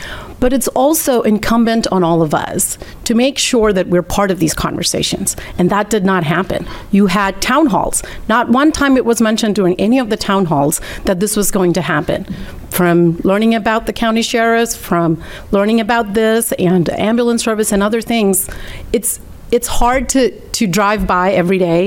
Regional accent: India; first language Telugu; now in Merced, United States; In 3 years, I will have lived here longer than any other place in the world, and I moved from India. Today is actually a very special day for us. I'm a Telugu-speaking American

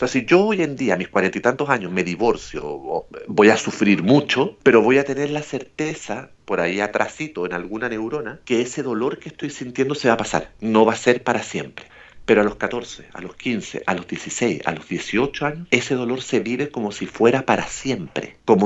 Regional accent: Chile; also born or lived in Mexico / Puerto Rico; soy chileno, pero viví en México muchos años, tengo muchísimos amigos ahí, después viví en Puerto Rico muchos años, tengo familia y amigos en Puerto Rico, tengo mi familia repartida por todo el mundo

